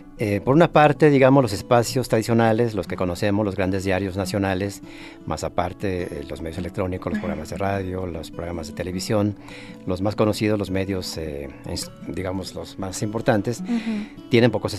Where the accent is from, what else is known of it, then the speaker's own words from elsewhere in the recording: Mexico; porque se dan en un contexto como el mexicano, con una política como la nuestra